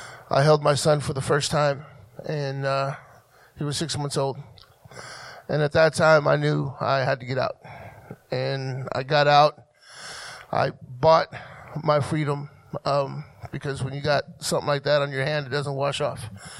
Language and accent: English; Texas, United States; now in Ohio, United States; Originally, I'm from Texas. I've only been in Ohio just a few months.